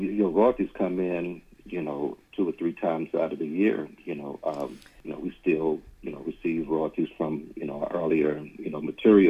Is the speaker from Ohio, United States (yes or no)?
yes; Cincinnati, Ohio, United States; growing up in Cincinnati, you know, of course you can go to Chicago, you know, Illinois, Indiana.